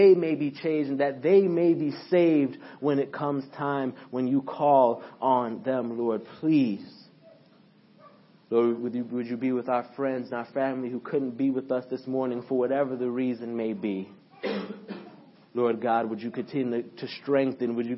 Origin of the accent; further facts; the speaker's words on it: Brooklyn, New York, United States; I was raised in Brooklyn for a while